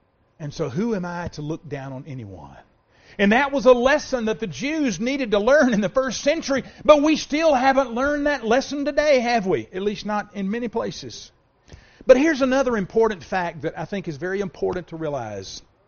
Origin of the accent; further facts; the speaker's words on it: the South, United States; the same thing that I heard growing up in the South.